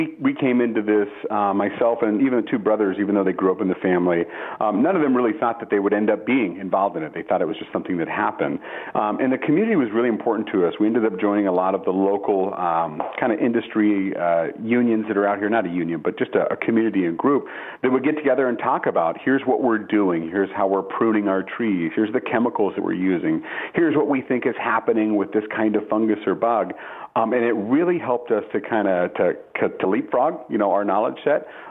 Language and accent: English; Tacoma, Washington, United States; I grew up in Tacoma, Washington, which is a very urban sort of area.